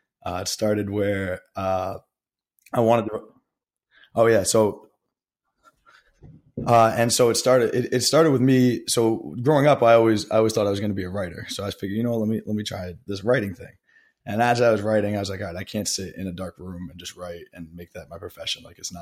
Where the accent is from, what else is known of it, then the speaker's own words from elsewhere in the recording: New York City, New York, United States; And the crazy thing is I was at Rutgers, and I'm from New York City originally.